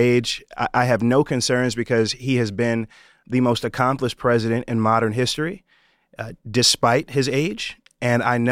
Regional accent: New York, United States; now tens of billions of dollars are coming to my home state of New York.

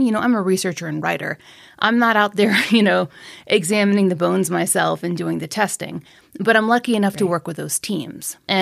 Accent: the South, United States; accent: Southern; that's my Southern accent.

